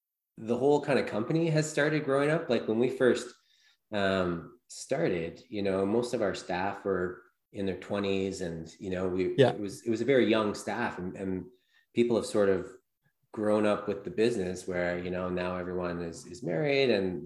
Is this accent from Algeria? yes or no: no; Prince Edward Island, Canada; I'm from Prince Edward Island, and Prince Edward Island is a pretty small place. There's 150,000 people here.